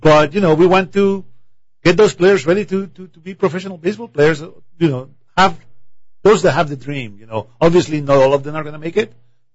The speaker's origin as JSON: {"language": "English", "country": "Colombia", "tie": "born or raised there", "said": "mostly local teams where I was growing up in Colombia, actually."}